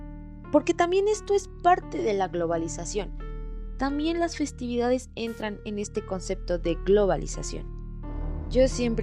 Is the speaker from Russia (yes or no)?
no; Mexico; porque nosotros somos mexicanos, solamente podemos festejar nuestras tradiciones como es el Día de Muertos.